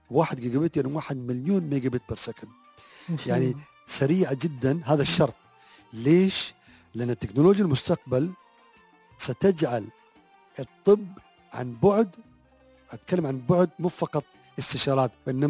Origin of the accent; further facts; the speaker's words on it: Dubai, United Arab Emirates; وهذا اللي حاصل عندنا في دبي